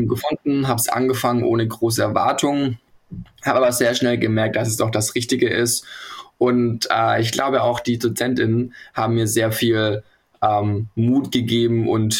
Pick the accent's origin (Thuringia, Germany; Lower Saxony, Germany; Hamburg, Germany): Hamburg, Germany; Ich komme aus Hamburg und ich studiere gerade Pflege im 8. Semester.